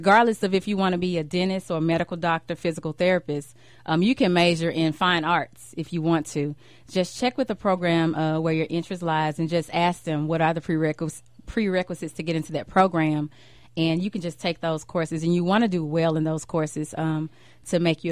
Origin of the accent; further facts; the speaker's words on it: Memphis, Tennessee, United States; You know, I grew up in North Memphis.